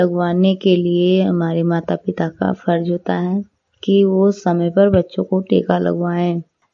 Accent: Hariharpur, Uttar Pradesh, India; मैं हरिहरपुर जिला सरावस्ती के रहने वाली हूँ।

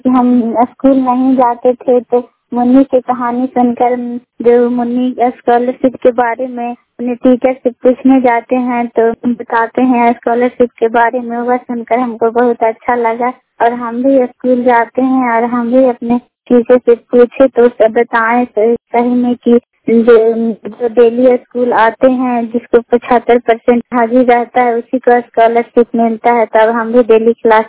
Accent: Kalyanpur, Bihar, India; घर कल्याणपुर वाली बिरसी पंचायत प्रखंड चंडी जिला ललंदा की निवासी हूँ।

